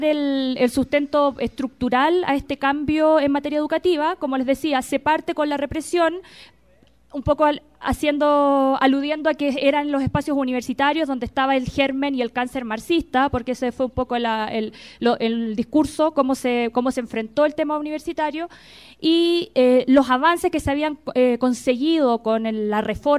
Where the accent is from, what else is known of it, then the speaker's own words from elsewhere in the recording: Chile; como parte de un proyecto de intervención en mi país, que fue en gran parte maniobrado desde Estados Unidos